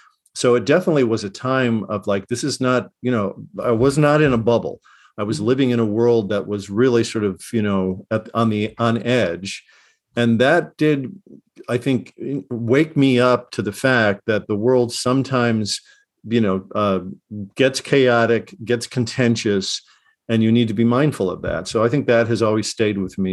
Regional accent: Chicago, Illinois, United States; I was born in 59, and I grew up in Chicago in the late 60s.

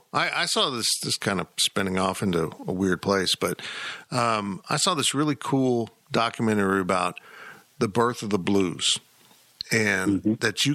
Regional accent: West Palm Beach, Florida, United States; born there; I was born in West Palm. I didn't grow up there, but I've got a real affection for the state of Florida

